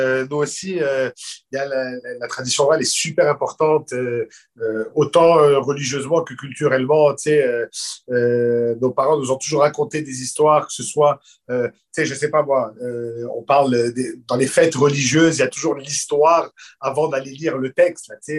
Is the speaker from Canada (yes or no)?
yes; Quebec, Canada; On est un peu conteurs, toute la gang, là. Tu vois, on est Québécois, finalement.